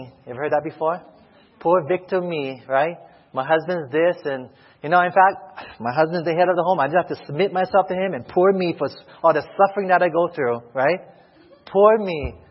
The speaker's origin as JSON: {"language": "English", "region": "Hawaii", "country": "United States", "said": "I'm from Hawaii, by the way."}